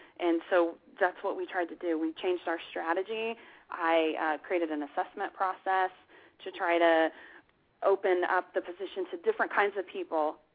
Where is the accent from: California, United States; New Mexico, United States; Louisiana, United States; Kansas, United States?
Kansas, United States; I am from Kansas, but I was the HR director for Office Max for it's kind of a regional area.